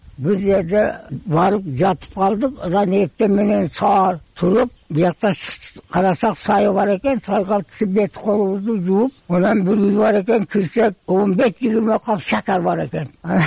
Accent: Osh, Osh Region, Kyrgyzstan; Каяктан болосуз? Мен Оштон болом.

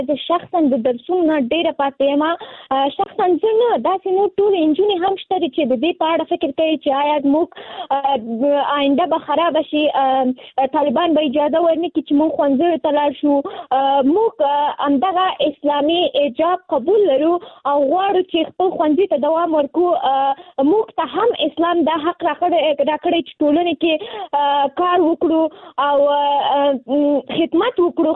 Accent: Nangarhar, Afghanistan; now in Kabul, Afghanistan; ما د ننګرهار د ولایت نه فعلاً په کابل کې ژوند کوم، او زه هم د نهم ټولګي زده کوونکی یم،

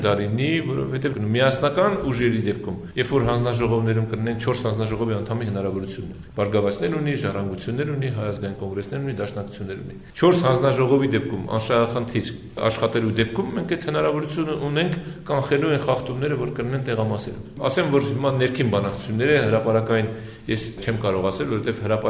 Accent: Yerevan, Armenia; Ինձ որպես երևանցի ոչինչ չեն տվել։

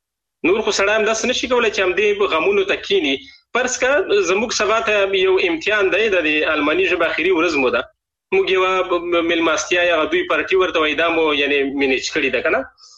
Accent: Afghanistan; now in Germany; زه د خپل د مور د غېږ څخه جلا یم. زه د پلوې کې د افغانستان چې هغه دوهمه مور زمو کېږي د غیر لغېږ څخه جدا یم.

